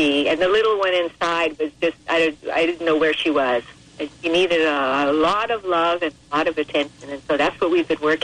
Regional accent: Bronx, New York, United States; now in Vancouver, California, United States; We're both from the Bronx, and we're both Italians.

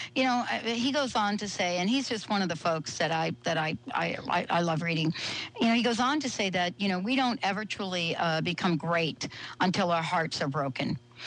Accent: East Coast, United States; You know, I'm from the East Coast.

